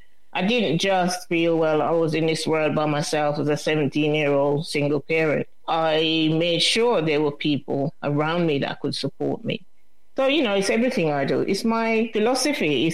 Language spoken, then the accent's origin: English; Jamaica; I was brought up in Jamaica in a very tight-knit community